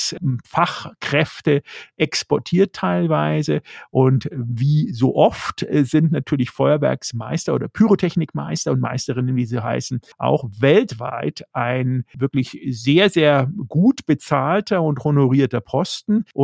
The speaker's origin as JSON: {"language": "German", "town": "Nuremberg", "region": "Bavaria", "country": "Germany", "tie": "born there", "said": "weil ich ja Nürnberger bin, ich bin ja in Nürnberg geboren"}